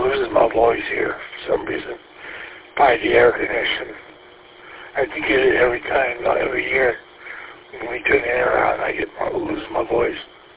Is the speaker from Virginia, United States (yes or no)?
no; Wyandotte, Michigan, United States; Wyandotte. North end of Wyandotte.